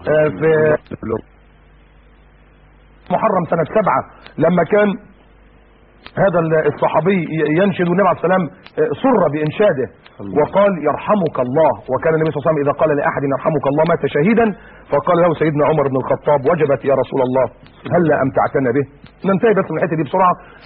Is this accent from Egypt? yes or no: yes; Egypt; انا اصلا من اسكندرية من القاهرة يعني جمهورية مصر العربية